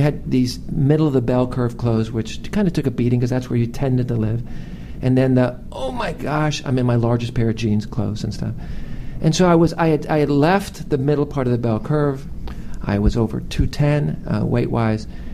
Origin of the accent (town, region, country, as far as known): Houston, Texas, United States